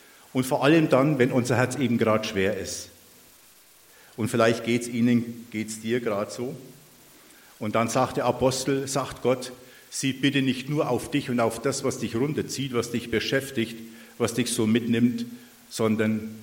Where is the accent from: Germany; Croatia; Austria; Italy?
Germany; Geroldsgrün, Bavaria; Wir sind beide aus dem Frankenwald, also Oberfranken, wer es nicht so rausfindet, was Frankenwald ist. Oberfranken, Großgemeinde Geroldsgrün, ist in der Nähe von Bad Steben, das kennt ihr vielleicht im Kreis Hof. Da sind wir her, zuletzt waren wir in Brotzwinden